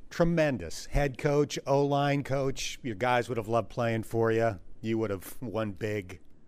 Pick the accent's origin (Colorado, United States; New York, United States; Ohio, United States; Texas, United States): New York, United States; Buffalo; But you know, I grew up in the Buffalo area, so yeah.